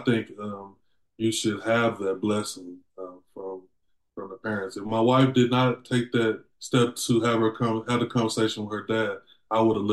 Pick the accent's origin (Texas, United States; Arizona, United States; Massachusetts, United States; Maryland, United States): Texas, United States; Dallas; I'm from Dallas. I went up to Chicago for that purpose.